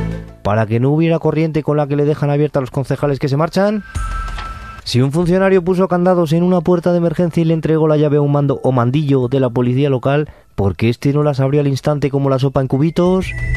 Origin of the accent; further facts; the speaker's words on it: Burgos, Castile and León, Spain; reconozcamos que en Burgos más que de la Tierra Media somos de Juego de Tronos, porque esto es como Invernalia.